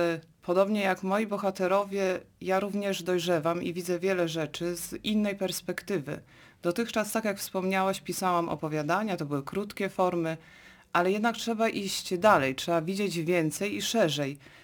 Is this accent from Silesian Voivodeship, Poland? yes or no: no; Pomeranian Voivodeship, Poland; first language Kashubian; Polish is a second language; kaszubsku, że ten język jest tak doceniony, że ta kaszubszczyzna tak się rozwija, ponieważ to jest mój język pierwszy i trzeba tutaj go promować jak najmocniej